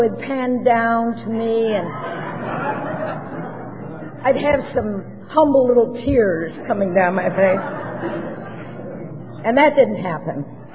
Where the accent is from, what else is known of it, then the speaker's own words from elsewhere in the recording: Olympia, Washington, United States; also born or lived in Harlingen, Texas / Missoula, Montana; when I was a teenager growing up in Olympia, Washington, and Harlingen, Texas, and Missoula, Montana.